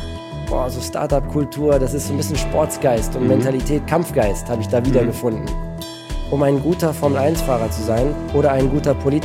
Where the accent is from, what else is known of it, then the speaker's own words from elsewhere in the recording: Germany; now in Monaco; Also ich bin Deutscher, so fühle ich mich. Und da spielt natürlich der Geburtsort auch eine große Rolle damit.